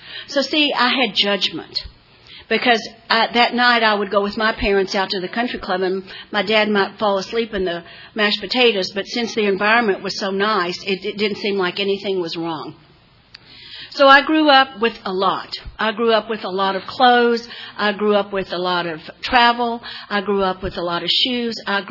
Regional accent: Odessa, Texas, United States; I grew up in Odessa, Texas. If you want to know what my life was like, look at Under the Friday Night Lights. That's my hometown.

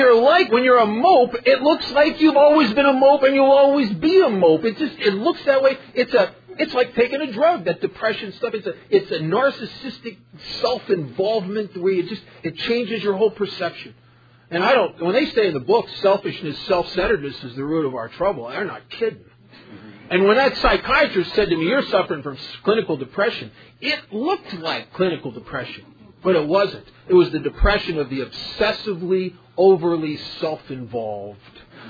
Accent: Las Vegas, Nevada, United States; I'm from Las Vegas

